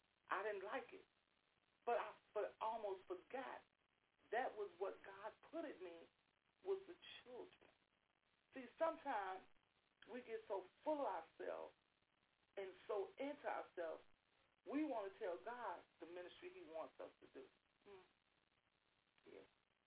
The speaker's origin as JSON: {"language": "English", "town": "Chicago", "region": "Illinois", "country": "United States", "tie": "born or raised there", "said": "See, I was born in Englewood, but I was raised up on the west side. So I had so much part of my life on the south side, raised up on the west side."}